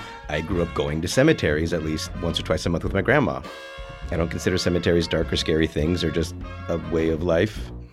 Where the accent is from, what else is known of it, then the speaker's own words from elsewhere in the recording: Daly City, California, United States; I'm from Colma/Daly City.